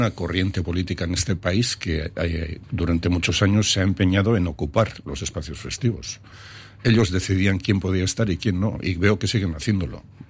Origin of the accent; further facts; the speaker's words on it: Basque Country, Spain; como ciudadano vasco bilingüe, tengo derecho a ser atendido en las dos lenguas oficiales de mi comunidad